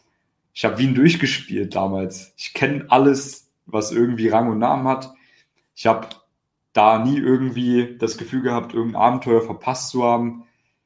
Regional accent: Thuringia, Germany; born there; dass ich in einer sehr kleinen Stadt geboren bin in Thüringen

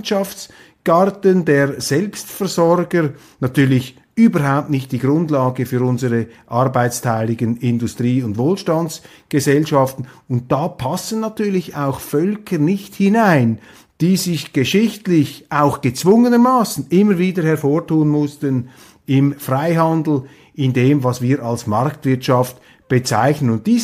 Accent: Switzerland; Ich staune als Schweizer immer wieder

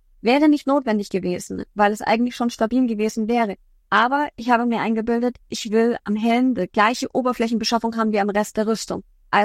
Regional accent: Bavaria, Germany; Ich wohne ja im Süden, ich komme ja aus Bayern.

